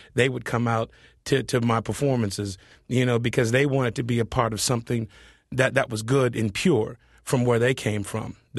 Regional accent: Compton, California, United States; You know, I'm from Compton, California, grew up in the inner city, and knew characters like Antoine Mitchell.

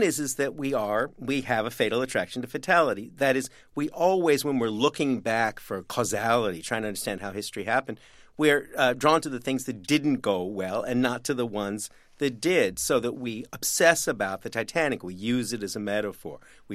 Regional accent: Canada; now in New York, United States; It's cold as can be here in New York, but by Canadian standards, and I am Canadian, it is nothing.

